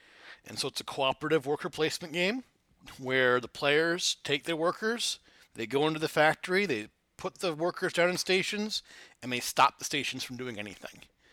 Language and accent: English; Flint, Michigan, United States; I grew up in Flint, Michigan, which has a very rich tradition in organized labor, particularly auto unions.